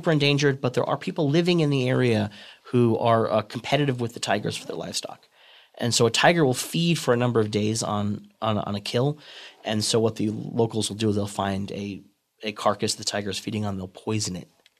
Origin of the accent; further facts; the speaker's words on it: Queens, New York, United States; So when I was a kid growing up in Queens, I would say that we had more Indian Americans than probably most other places in America